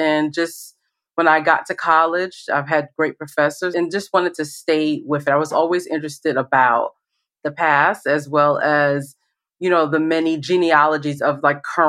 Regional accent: New York, United States; Growing up in New York, you know, we had libraries all around us.

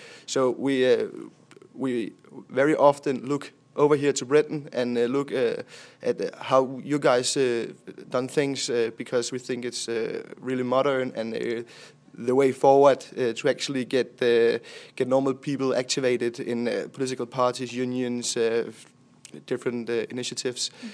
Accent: Denmark; from Denmark, the Social Democratic Youth in Denmark and from the Danish Metalworkers Union.

